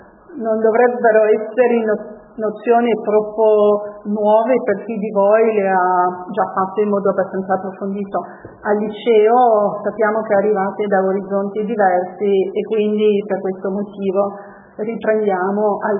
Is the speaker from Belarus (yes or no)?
no; France; Italian is a second language; now in Italy; in realtà sono francese, anche se ormai ho passato più anni in Italia di quanto ne ho passati in Francia